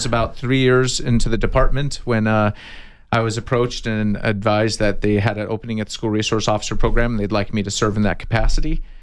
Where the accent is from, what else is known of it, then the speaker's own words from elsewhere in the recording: Tucson, Arizona, United States; I've been in Tucson my whole life, born and raised.